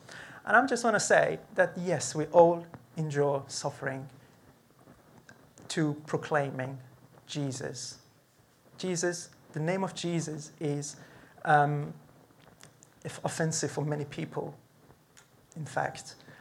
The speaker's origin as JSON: {"language": "English", "country": "Iran", "second_language": "English", "said": "Some of you may know I'm from Iran. I'm an Iranian."}